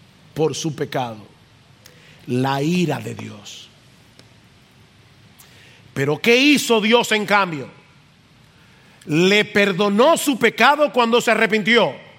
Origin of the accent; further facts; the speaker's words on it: Dominican Republic; Y nosotros que somos dominicanos deberíamos agradecer tremendamente lo